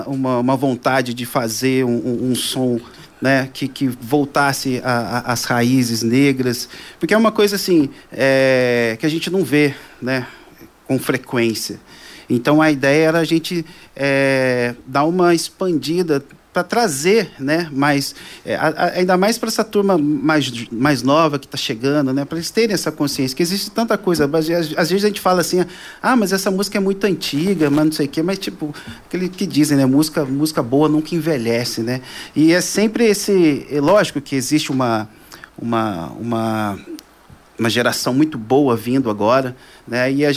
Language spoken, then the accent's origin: Portuguese; Pedralva, Minas Gerais, Brazil; also born or lived in Pouso Alegre; É, eu sou de Pedralva, né, Minas Gerais, e morei muito tempo em Pouso Alegre